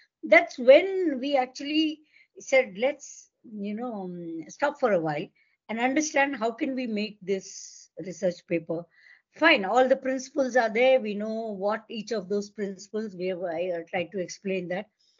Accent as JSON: {"language": "English", "region": "Andhra Pradesh", "country": "India", "tie": "born or raised there", "said": "a statewide government to citizen e-governance project in my home state, then Andhra Pradesh, combined Andhra Pradesh."}